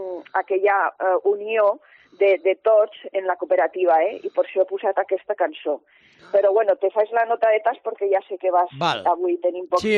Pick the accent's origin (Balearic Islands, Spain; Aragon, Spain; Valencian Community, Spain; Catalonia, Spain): Aragon, Spain; Borja; Sí, sí, soc de Borja, del campo de Borja, filla del cierzo, soc.